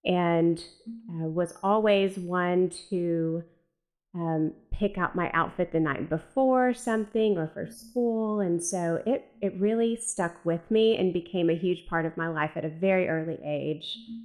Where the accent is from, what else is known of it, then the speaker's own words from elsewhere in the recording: Texas, United States; I grew up in East Texas with two amazing grandmothers that were incredibly high fashion for our time and place.